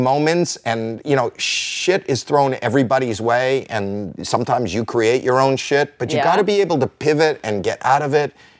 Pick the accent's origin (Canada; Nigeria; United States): Canada; Toronto, Ontario; You know, I'm from Toronto, Canada, the suburbs. Never seen anything like this.